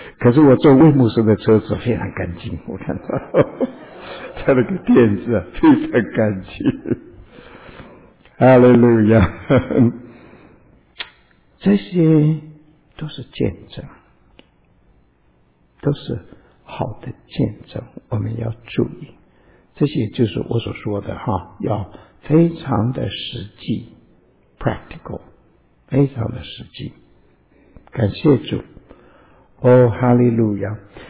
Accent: China; 因为我们中国人煮菜多半用油嘛

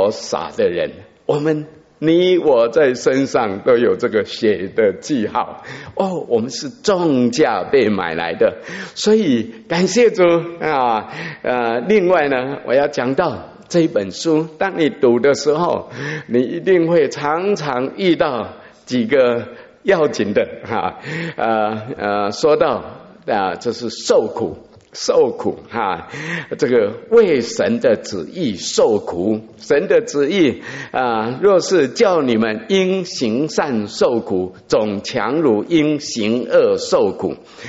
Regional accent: Tainan, Taiwan; 在台南，我们台南人

